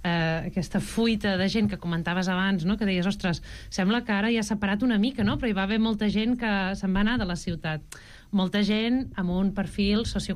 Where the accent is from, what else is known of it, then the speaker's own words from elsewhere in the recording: Barcelona, Catalonia, Spain; la meva família és del Berguedà, el meu avi era pagès, i jo he nascut i crescut a Barcelona